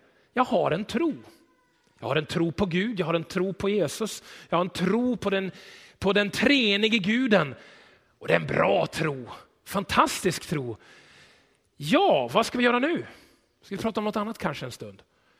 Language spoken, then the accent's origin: Swedish; Greece; Swedish is a second language; för vi är greker.